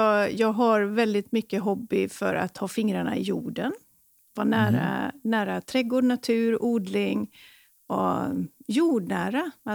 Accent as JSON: {"language": "Swedish", "town": "Jönköping", "region": "Jönköping County", "country": "Sweden", "said": "Jag kommer ju från Jönköpingstrakten, Smålands Jerusalem."}